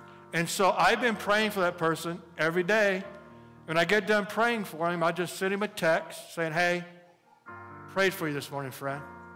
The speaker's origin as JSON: {"language": "English", "country": "United States", "said": "I'm an American, so I make a cup of coffee, right?"}